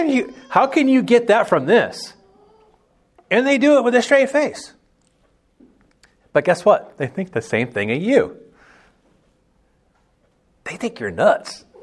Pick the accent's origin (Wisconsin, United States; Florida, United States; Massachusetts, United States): Florida, United States; I'm from Florida. I don't like Orlando.